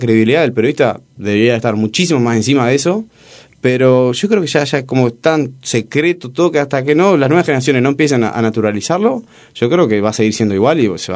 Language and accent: Spanish; Salto, Uruguay; Yo soy, lo vuelvo a repetir, soy de Salto. Y en Salto, bueno, en Uruguay en particular, pero en Salto